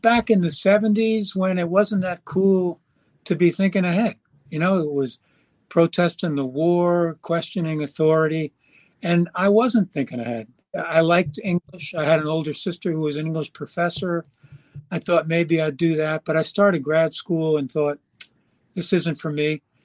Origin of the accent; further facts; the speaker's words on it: Valhalla, New York, United States; also born or lived in Bronx; Yeah, I was born in the Bronx, but youngest of seven, and we had a two-bedroom apartment. So when I was a baby, my parents moved us up to Valhalla in Westchester County.